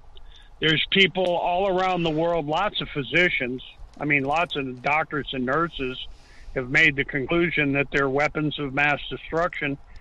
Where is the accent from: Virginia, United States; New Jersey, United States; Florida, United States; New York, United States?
New York, United States; Glens Falls; And there was this company from my hometown. I found the case fascinating. They were called the Glens Falls Paper Company.